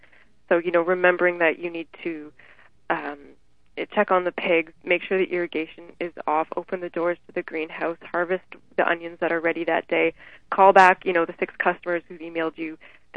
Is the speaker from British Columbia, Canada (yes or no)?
no; Kitchener, Ontario, Canada; I mean, I'd really spent very little time on a farm. I'm from Kitchener. I'm from the suburbs.